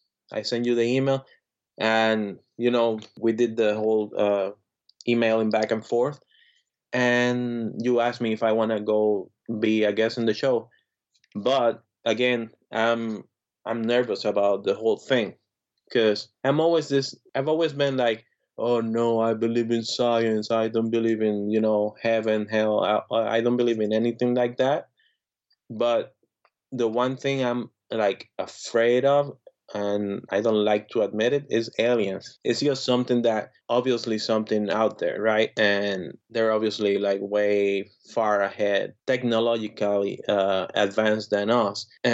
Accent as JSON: {"language": "English", "country": "Puerto Rico", "tie": "born or raised there", "said": "So I was born in Puerto Rico in the 80s, grew up early 80s, grew up 80s, 90s."}